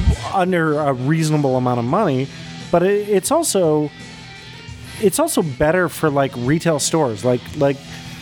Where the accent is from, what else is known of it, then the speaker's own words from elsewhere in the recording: Calgary, Alberta, Canada; back in my hometown of Calgary, it was time-based. So you had 90 minutes, and Calgary is a much smaller place.